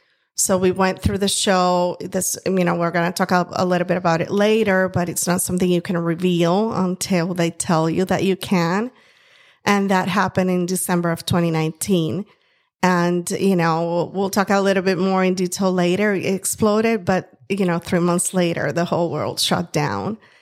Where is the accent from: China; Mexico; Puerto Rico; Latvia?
Puerto Rico; English is a second language; I'm born and raised in Puerto Rico from the countryside. So that's on the southwestern side of the island, very small town. Grew up in a background where food is essential in life and the center of our home